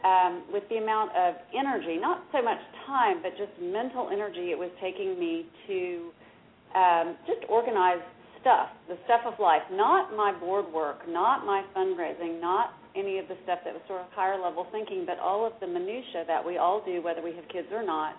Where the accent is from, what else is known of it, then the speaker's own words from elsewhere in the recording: Dallas, Texas, United States; But my background is I am from Dallas. I'm a Dallas native